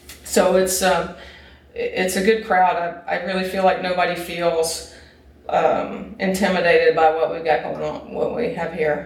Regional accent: South Carolina, United States; I grew up in South Carolina. It wasn't okay. And it might not still be okay. I don't know. I don't live there anymore.

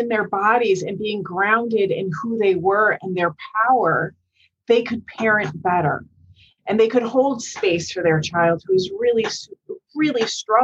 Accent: Chicago, Illinois, United States; moved away as an adult; now in New York, United States; Because I left Chicago. I'm originally from Chicago. I left Chicago and came to New York to go to college.

